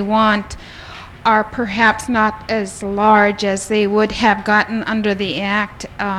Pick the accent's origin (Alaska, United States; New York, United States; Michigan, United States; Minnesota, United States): Alaska, United States; Kotzebue; I'm from Kotzebue.